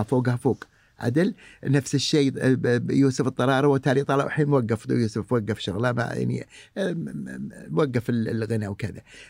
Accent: Kuwait; هو اول مطرب رجالي يدش مجتمع النساء عندنا بالكويت

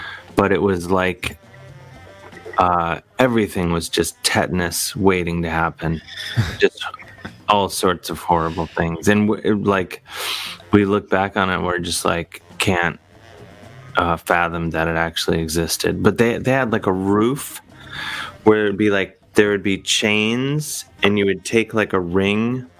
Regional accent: Ravenna, Ohio, United States; There was a place when I was growing up in Ohio, in Ravenna, Ohio, where I believe that's

